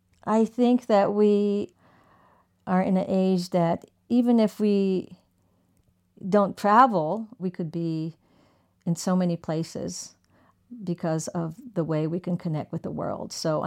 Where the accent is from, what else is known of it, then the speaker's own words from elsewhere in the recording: Tokyo, Japan; So I grew up partially in Tokyo, and I would sit with my girlfriends and we would compare our lunch boxes.